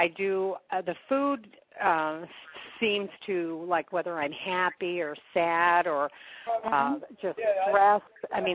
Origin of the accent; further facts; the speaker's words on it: Ohio, United States; I'm from Ohio.